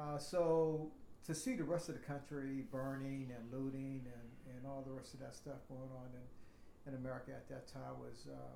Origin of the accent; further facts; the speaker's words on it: McKeesport, Pennsylvania, United States; born there; I was born in McKeesport, Pennsylvania, right outside of Pittsburgh in 1951.